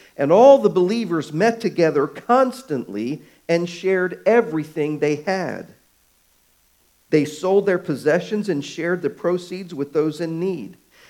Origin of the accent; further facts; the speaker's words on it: Baltimore, Maryland, United States; Well, many of you know that I grew up in Baltimore, Maryland, and that I was a big Baltimore Orioles baseball fan.